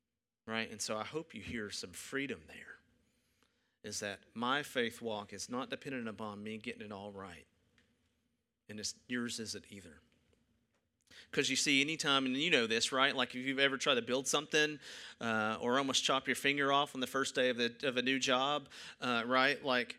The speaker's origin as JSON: {"language": "English", "region": "Tennessee", "country": "United States", "said": "Maybe it's a state. I'm from Tennessee. I love that state."}